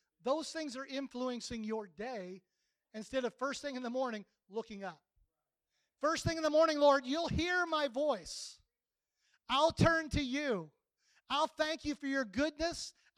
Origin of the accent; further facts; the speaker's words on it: Chillicothe, Illinois, United States; I'm from Illinois. I grew up in, anybody know where Sparlin's at? Chillicothe? All that area, that's where we're from.